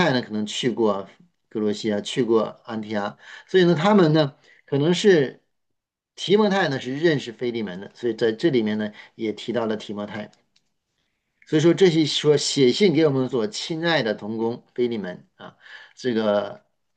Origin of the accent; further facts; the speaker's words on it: China; 我们中国人说，哎，求他来办这件事情啊